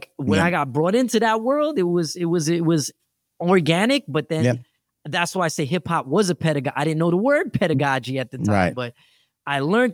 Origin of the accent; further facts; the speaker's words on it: Jamaica, New York, United States; And because I'm from Jamaica, I used to have to take that train ride like an hour.